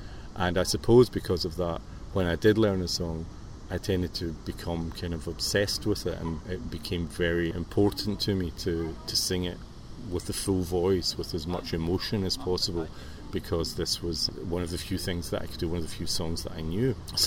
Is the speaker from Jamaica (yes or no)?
no; Glasgow, Scotland, United Kingdom; I come from Glasgow, in Scotland.